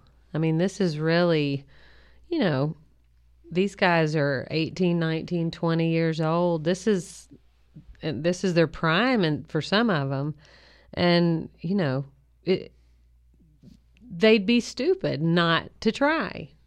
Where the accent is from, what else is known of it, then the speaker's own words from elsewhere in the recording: Kentucky, United States; it's not just because I grew up in Kentucky